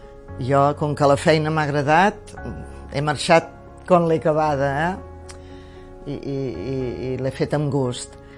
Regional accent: L'Escala, Catalonia, Spain; vaig néixer a l'Escala l'any 1957 i a casa tenien una botiga de comestibles

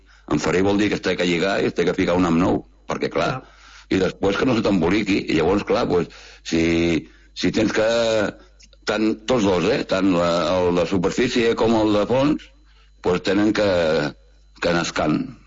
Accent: Vilanova, Catalonia, Spain; I és una llàstima que soc de Vilanova i aquestes coses pues, em toquen al vora viu

